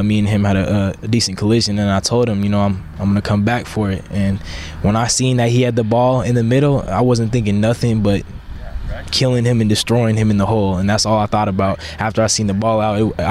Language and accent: English; Sacramento, California, United States; And, you know, I loved growing up in Sacramento, going to Franklin High School